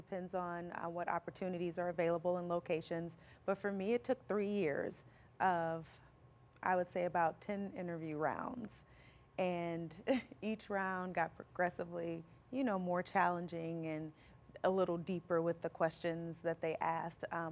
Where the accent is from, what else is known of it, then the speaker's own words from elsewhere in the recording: Alton, Illinois, United States; now in Hazelwood, United States; Originally I'm from Alton, Illinois. Yes, mm-hmm, and I live in Hazelwood now.